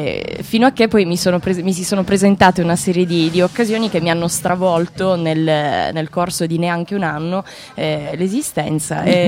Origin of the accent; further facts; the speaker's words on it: Comiso, Sicily, Italy; Assolutamente sì, io vengo da Comiso.